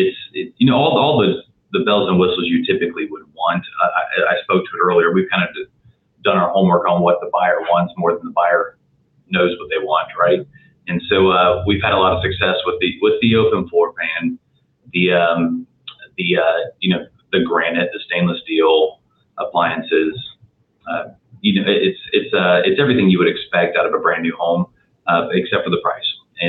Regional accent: Ohio, United States; I moved here from Ohio, and so when you drove 30 miles, you did that in about 27 minutes

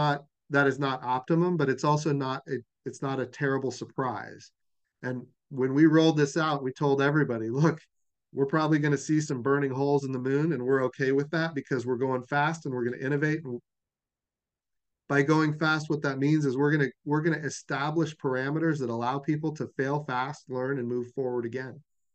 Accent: Oklahoma, United States; And of course, Oklahoma is my home state.

